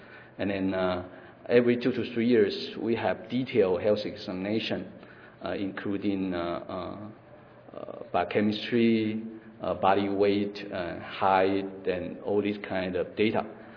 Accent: southern Taiwan, Taiwan; Yeah, I'm also from Taiwan, but in southern Taiwan, I work in a Buddhist hospital, Ciji Hospital.

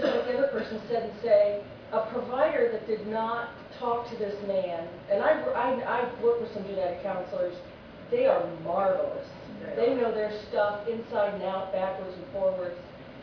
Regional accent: Ohio, United States; I mean, I'm from Ohio

